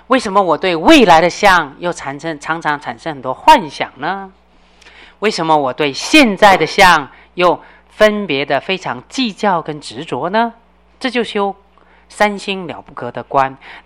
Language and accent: Chinese; China; 我们中国人比较喜欢读经，因为中国人喜欢讲详细啊